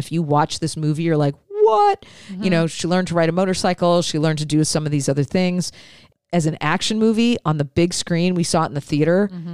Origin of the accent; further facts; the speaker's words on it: Detroit, Michigan, United States; So I grew up in the Detroit area. My dad had a partnership with Kellogg's.